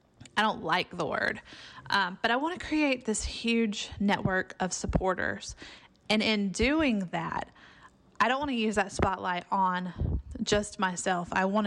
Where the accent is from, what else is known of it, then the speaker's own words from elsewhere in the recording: Columbus, Georgia, United States; go around my hometown of Columbus, Georgia